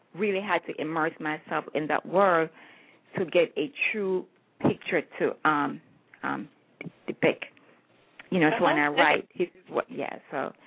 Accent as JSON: {"language": "English", "region": "New York", "country": "United States", "said": "You know, because I'm from New York, so folks who say, oh, my God, you're from New York"}